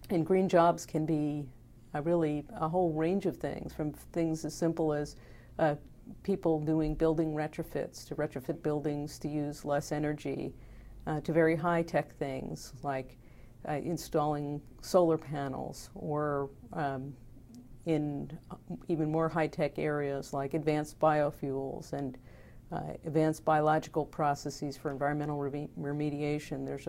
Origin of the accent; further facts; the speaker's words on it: California, United States; And I'm from California, and we just voted for high-speed rail